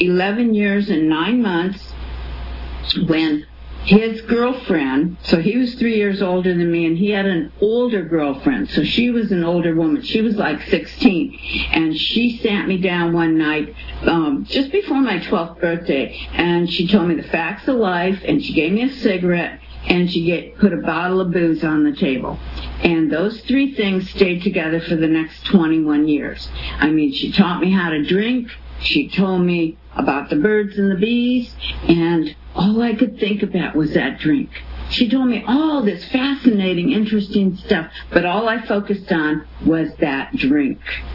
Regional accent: Detroit, Michigan, United States; born there; And yes, I was born in Detroit, Michigan, and I was a weird child.

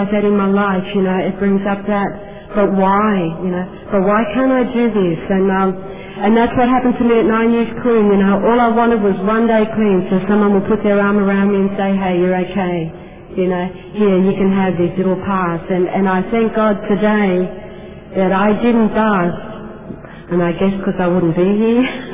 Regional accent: Australia; moved away; I had to go up and say I'm from Australia and that, and people say, oh, just talk to me. You don't sound Australian.

